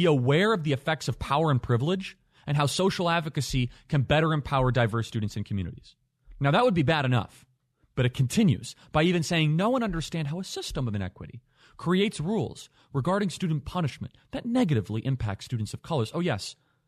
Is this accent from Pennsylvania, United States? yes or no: no; Illinois, United States; when I grew up in Illinois and I went to Wheeling High School